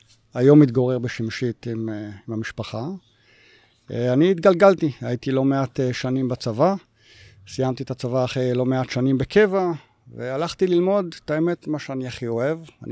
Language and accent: Hebrew; Montreal, Quebec, Canada; now in Shimshit, Israel; אני מכיר את מונטריאול, גדלתי שם בתור ילד, אז נורא נורא קר